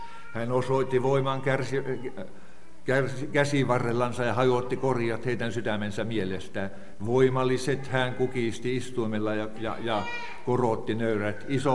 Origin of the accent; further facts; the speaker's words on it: Pajala, Norrbotten County, Sweden; Ja tahton tuota myös minä terveisiä Pajalasta, josta olen kotoisin.